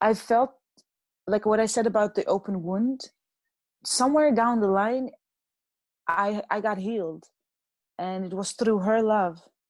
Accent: High Atlas, Morocco; We are from the High Atlas Mountains in Morocco, the southeast. It's very a rural area.

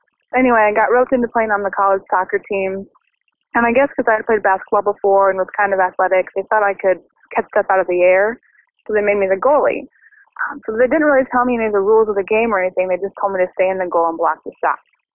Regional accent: Illinois, United States; now in New York City, United States; I'm calling from New York City with the story of my collegiate soccer debut. So I never really had played soccer before. I was from a tiny town in Illinois where no one really played soccer.

